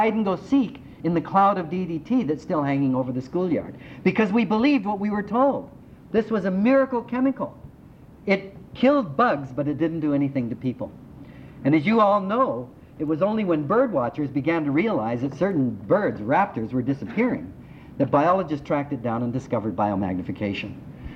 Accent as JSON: {"language": "English", "country": "Canada", "said": "which they allowed me to keep in Canada. And thanks to you, I remained in my home country."}